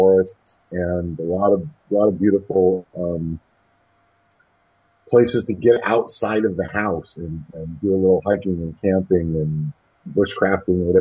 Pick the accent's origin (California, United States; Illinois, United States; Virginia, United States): California, United States; also born or lived in Long Beach; and I grew up in California, and I spent most of my life living in Long Beach.